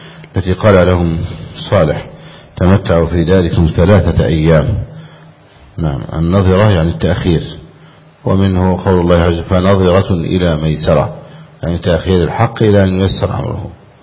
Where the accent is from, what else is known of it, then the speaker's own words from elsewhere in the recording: Egypt; وكنا النساء لا يعرفن أبدا بكشف الوجه في بلادنا مصر